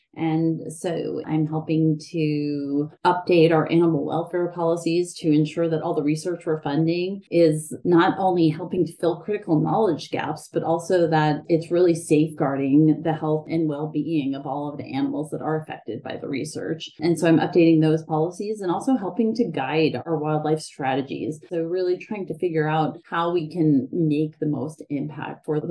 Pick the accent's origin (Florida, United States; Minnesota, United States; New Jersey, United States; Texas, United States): Florida, United States; Similar to a lot of people in this field, I grew up in Florida and I wanted to be a marine biologist or a veterinarian.